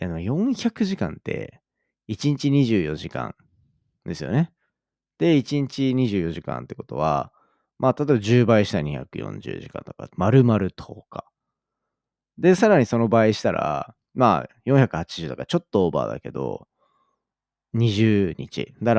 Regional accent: Kawasaki, Kanagawa, Japan; あとそもそも地元が川崎なんでそういう工業地帯での空気汚染とかもあったし

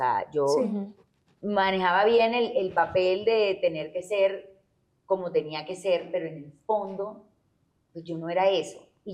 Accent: Barranquilla, Atlántico, Colombia; Yo vengo de una ciudad complicada. O sea, a mí me encanta Barranquilla, yo soy súper barranquillera y orgullosa de ser barranquillera

